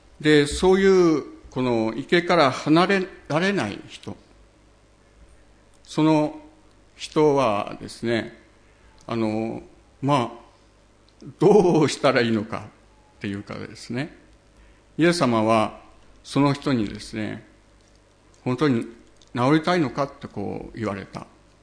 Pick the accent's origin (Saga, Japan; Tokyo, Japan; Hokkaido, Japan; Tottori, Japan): Saga, Japan; 九州の佐賀県で生まれ、そこで育って、で、九州の山、まあ、阿蘇とか九十とか、まあ、大体の山をこう登っていきました。